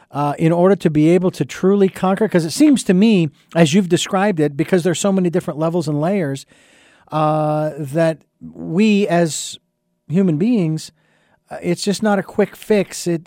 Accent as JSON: {"language": "English", "town": "Phoenix", "region": "Arizona", "country": "United States", "tie": "born or raised there", "said": "I remember as a kid growing up in Phoenix"}